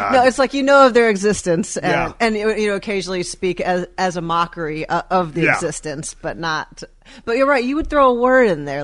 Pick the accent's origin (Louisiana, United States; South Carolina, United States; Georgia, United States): Georgia, United States; Marietta; also born or lived in Florida; No, I was from Florida, and then by the time I was in high school, I was in Marietta.